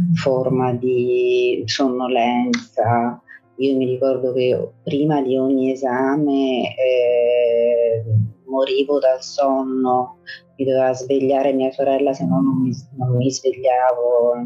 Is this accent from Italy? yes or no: yes; Catanzaro, Calabria, Italy; moved away as an adult; now in Rome, Italy; Io sono nata e cresciuta a Catanzaro, in Calabria. Poi sono andata a studiare a Roma e ci sono rimasta praticamente fino ad ora.